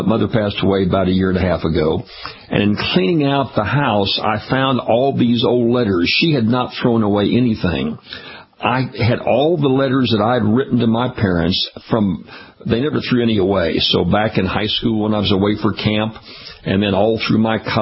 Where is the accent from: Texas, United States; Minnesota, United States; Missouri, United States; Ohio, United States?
Missouri, United States; St. Louis; also born or lived in Kansas City, Missouri; I was born in Kansas City, Missouri, went to high school in St. Louis, Missouri, ran track meets up at the University of Missouri, almost went to the University of Missouri.